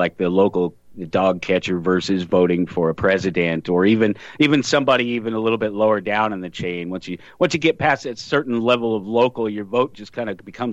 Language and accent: English; Colorado, United States; I grew up in Colorado, and you probably know some of those guys.